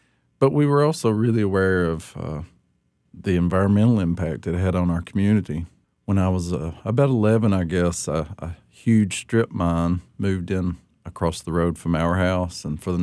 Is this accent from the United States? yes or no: yes; Appalachia, United States; As an Appalachian, you're told all of your life that you're worthless, that you are throwaway people, that you don't really matter.